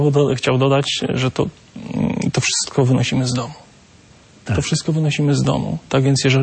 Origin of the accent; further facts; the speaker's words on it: Koszalin, West Pomeranian Voivodeship, Poland; Ja jestem z Koszalina. Jestem z Koszalina.